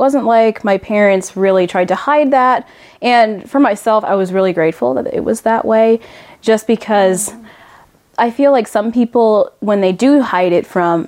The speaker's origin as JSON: {"language": "English", "town": "Chennai", "region": "Tamil Nadu", "country": "India", "tie": "born there", "said": "So for me, I was born in Chennai, India, back in the early 90s"}